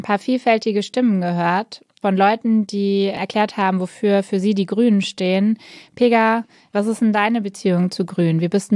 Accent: Germany; ich komme aus der Eifel, da gibt's halt so Schieferhallen

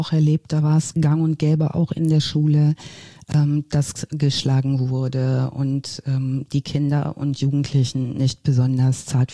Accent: North Rhine-Westphalia, Germany; ich komme ursprünglich aus dem Ostwestfälischen

